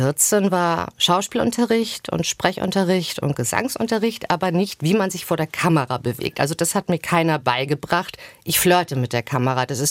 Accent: Hamburg, Germany; Ich bin sehr behütet aufgewachsen im Norden von Hamburg, wo eigentlich schon gar nicht mehr Hamburg ist, sondern wo man über den Acker zur Schule läuft.

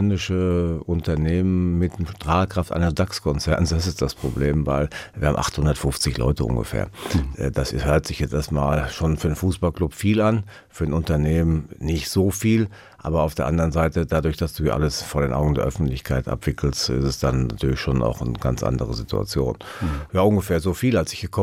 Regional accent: Erlinghausen, North Rhine-Westphalia, Germany; Und hinter Erlinghausen, meinem Heimatort, einen Kilometer später, ist die hessische Grenze.

